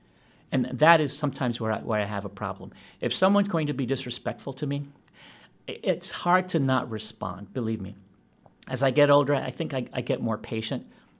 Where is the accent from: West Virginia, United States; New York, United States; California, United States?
New York, United States; Brooklyn; I come from the ghettos. I was raised in Ocean Hill, Brownsville, in Brooklyn. Most of my childhood years were spent in Ocean Hill, Brownsville. It is not a very nice part of New York.